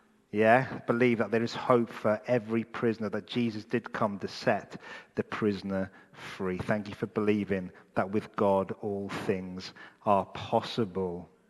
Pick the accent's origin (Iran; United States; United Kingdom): United Kingdom; Wales; And both my parents, growing up in Wales, both my parents worked for the police.